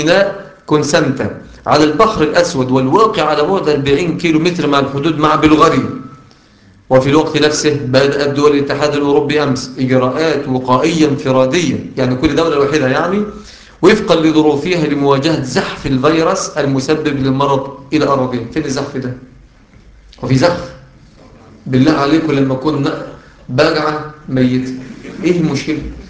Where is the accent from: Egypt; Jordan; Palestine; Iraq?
Egypt; فناس ابطال عندنا في مصر والله.